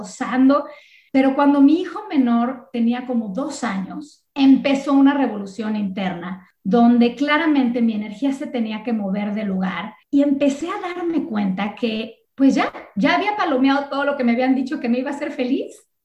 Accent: Mexico; now in Miami, United States; Y ahí yo no sabía si iba a regresar a México, si no íbamos a regresar a México, dónde íbamos a acabar. Y bueno, resulta, cuento muy largo, haciéndolo corto, nos venimos a la ciudad de Miami, supuestamente por un año o dos, y ya llevamos pues 18 años viviendo en esta maravillosa ciudad.

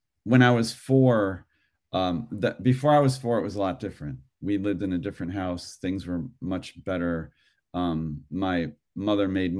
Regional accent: Cleveland, Ohio, United States; I grew up in Ohio, in Cleveland, in a neighborhood with lots of people, children and families.

